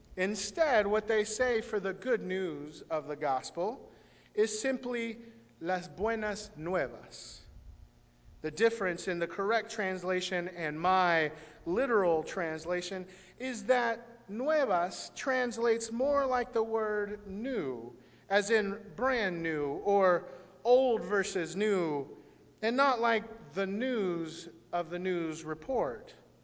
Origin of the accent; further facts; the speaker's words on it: Texas, United States; first language Spanish; English is a second language; my first language was Spanish, but growing up in North Texas and going to school in an English-speaking environment, I lost my Spanish, and as I grew up, I had to relearn it.